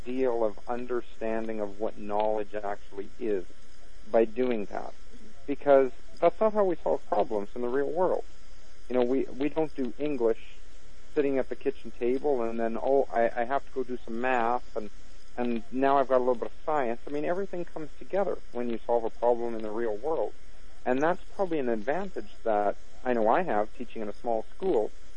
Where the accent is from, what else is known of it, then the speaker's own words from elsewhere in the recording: Snow Lake, Manitoba, Canada; when I moved back to Snow Lake, which is my hometown where I'm teaching now, I came here as a grade 1 teacher.